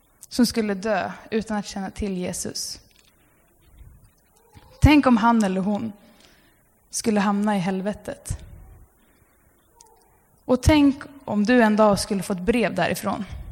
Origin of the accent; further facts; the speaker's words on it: Alunda, Uppsala County, Sweden; där du är hemma i Alunda, där jag kommer ifrån.